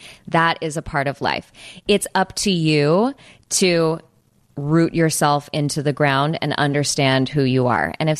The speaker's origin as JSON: {"language": "English", "region": "California", "country": "United States", "said": "Like, yes, I am from California and I love having fun and I love dancing and I love hip hop."}